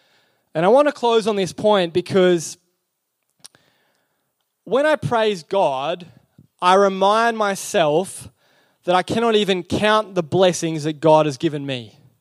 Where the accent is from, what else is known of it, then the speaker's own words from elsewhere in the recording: Toowoomba, Queensland, Australia; So I grew up in Toowoomba and I used to love playing sport.